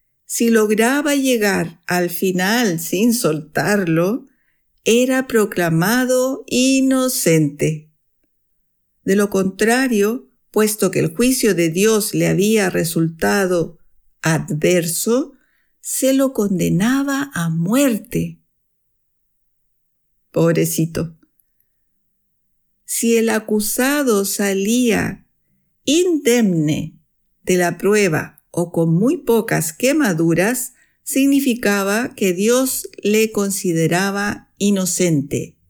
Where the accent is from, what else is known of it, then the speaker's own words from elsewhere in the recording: Chile; now in Switzerland; chilena, vivo en Suiza desde hace 12 años y soy profesora de español para extranjeros.